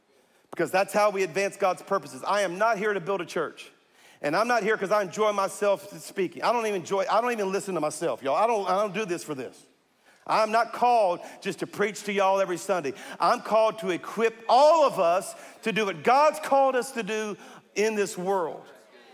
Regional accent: Louisiana, United States; You know, and I'm from South Louisiana, y'all.

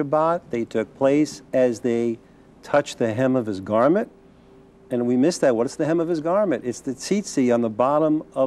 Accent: Hilton Head, South Carolina, United States; We see it where I'm from Hilton Head, South Carolina, that there's a renewal

